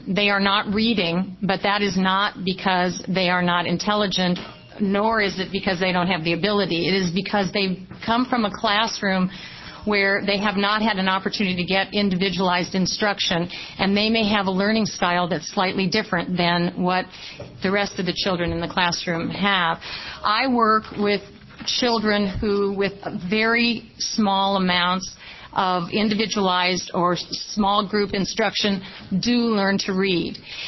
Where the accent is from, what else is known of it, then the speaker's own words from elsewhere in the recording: Lake Oswego, Oregon, United States; I'm from Lake Oswego, but my children were educated in the Portland Public Schools